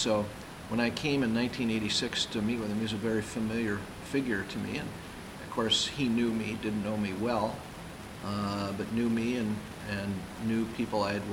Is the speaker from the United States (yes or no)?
yes; Bismarck, North Dakota, United States; born there; And I was born in Bismarck, North Dakota.